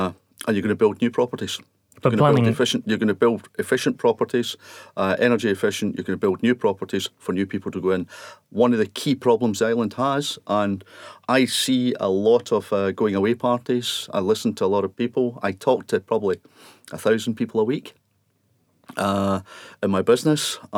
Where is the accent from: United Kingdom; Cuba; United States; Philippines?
United Kingdom; Alexandria, Scotland; I was brought up in Alexandria, just next to Loch Lomond.